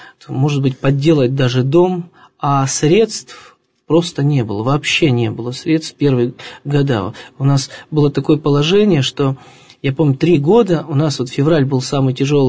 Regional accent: Polevskoy, Sverdlovsk Oblast, Russia; Мы сами родом из Полевского с матушкой, и я закончил семинарию.

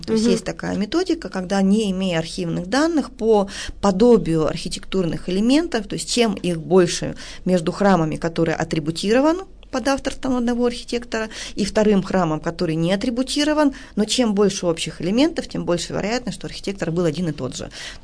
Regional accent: Serov, Sverdlovsk Oblast, Russia; когда я была маленькая, и вот мы ездили в родном городе, в Серове

